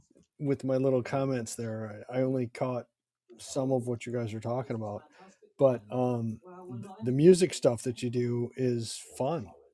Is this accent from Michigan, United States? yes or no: yes; Detroit, Michigan, United States; And like I said, my buddy and I do a show. We're from Detroit.